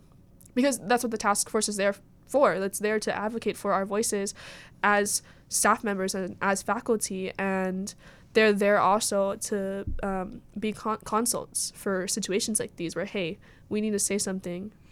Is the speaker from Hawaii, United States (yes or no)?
yes; Hawaii, United States; you know, once again, I'm from Maui, and I'm a crew member on one of our sailing canoes back home.